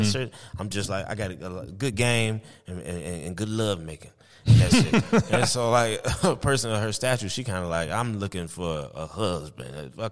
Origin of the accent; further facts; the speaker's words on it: Detroit, Michigan, United States; And then we went to Detroit because I'm from Detroit.